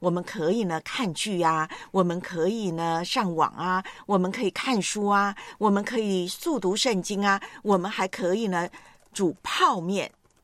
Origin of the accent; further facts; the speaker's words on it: Taiwan; 我的老家台湾